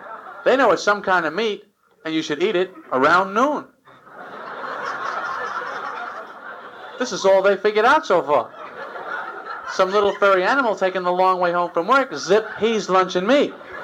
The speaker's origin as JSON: {"language": "English", "country": "United States", "said": "So, I'm an American."}